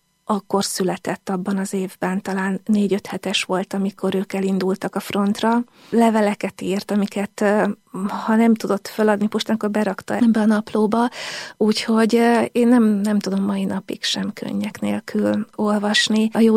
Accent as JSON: {"language": "Hungarian", "town": "Tatabánya", "region": "Komárom-Esztergom", "country": "Hungary", "tie": "born or raised there", "said": "Tatabányán nőttem fel"}